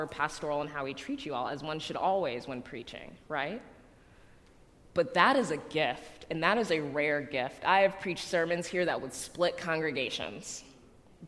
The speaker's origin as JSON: {"language": "English", "town": "Chicago", "region": "Illinois", "country": "United States", "tie": "born or raised there", "said": "The church that I grew up in Chicago as an elementary school kid is an African-American Presbyterian church."}